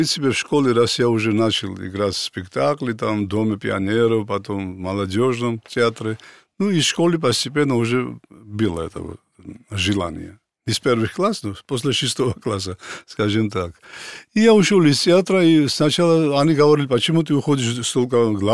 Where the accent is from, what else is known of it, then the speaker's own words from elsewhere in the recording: Georgia; Russian is a second language; так грузины просто народ такой, да, талантливый